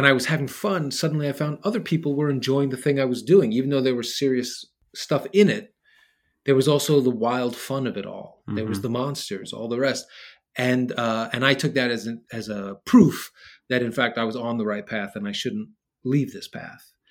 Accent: Queens, New York, United States; The first one was a collection of stories about being a boy growing up in Queens, New York, black and Latino kids growing up in Queens, New York, parents off working all the time.

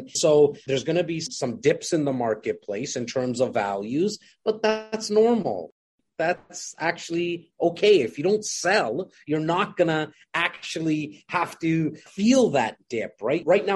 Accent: India; I'm your Indian brother, hey.

